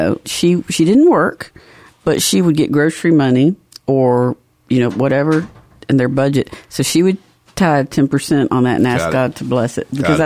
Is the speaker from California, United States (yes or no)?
no; Georgia, United States; Yeah, you know, when I was growing up, and we're from the South, I'm from Georgia, and, you know, we have all these sayings